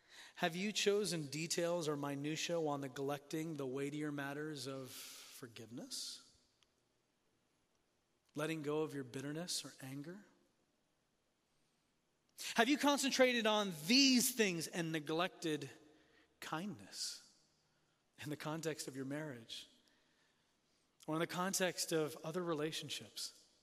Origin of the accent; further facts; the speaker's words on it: Tanzania; moved away; I grew up in Tanzania, and I used to love sailing off the coast.